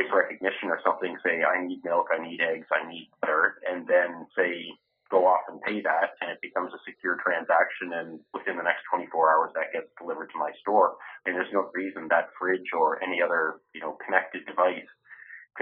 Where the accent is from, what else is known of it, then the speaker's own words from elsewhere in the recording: Canada; I get to Canada a fair bit because it's my home country, actually.